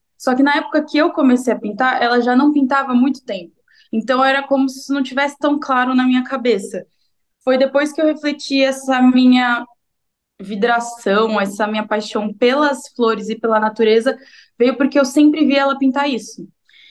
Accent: São Paulo, Brazil; now in Portugal; Então, eu sou de São Paulo, capital da Zona Norte de São Paulo, cresci lá a minha vida toda.

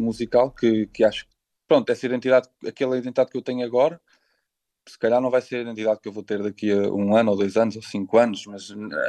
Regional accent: Lisbon, Portugal; Eu sou da Graça, eu nasci na Estefânia. Mas já o meu avô morava naquela casa, a minha avó, a minha mãe, depois o meu pai e eu. Então foi a vida toda ali na Graça.

